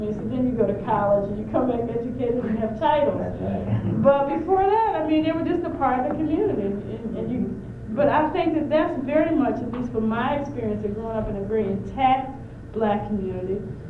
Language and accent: English; the South, United States; And I always think about my church experience growing up in the South.